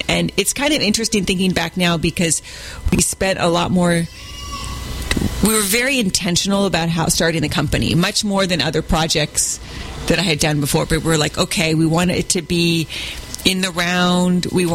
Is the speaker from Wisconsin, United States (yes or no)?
no; San Francisco, California, United States; I grew up in San Francisco. I started as a little girl with the Pickle Family Circus back in the day.